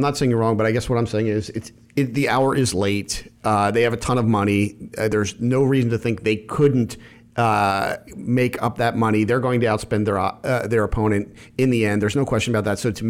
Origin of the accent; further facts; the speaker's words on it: Pennsylvania, United States; No, I was from Center County.